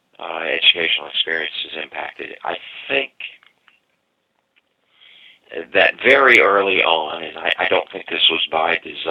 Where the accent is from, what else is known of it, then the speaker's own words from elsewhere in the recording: Tennessee, United States; You know, I grew up small town in Tennessee, am a monoglot through and through and through.